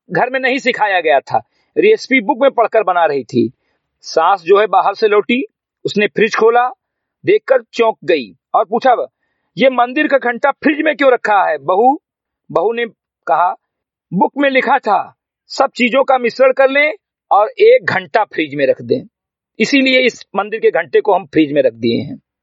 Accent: Bahraich, Uttar Pradesh, India; ग्राम सभा सिमरी कटे विकासखंड मेनपुरा जनपद बहराइच का मूल निवासी हूं

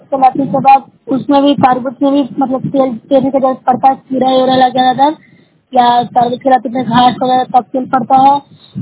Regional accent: Bihar, India; मैं note side block से हूँ, जिला नालंदा की निवासी हूँ।

